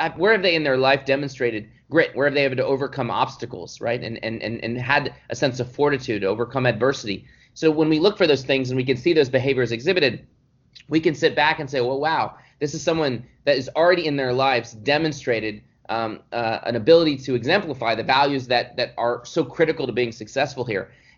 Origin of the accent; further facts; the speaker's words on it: Dallas, Texas, United States; I grew up in Dallas, Texas, where sports is a real form of culture.